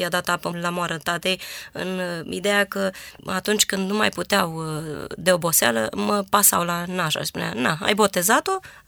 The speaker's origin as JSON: {"language": "Romanian", "town": "Constanța", "region": "Constanța County", "country": "Romania", "tie": "born there", "said": "M-am născut în Constanța."}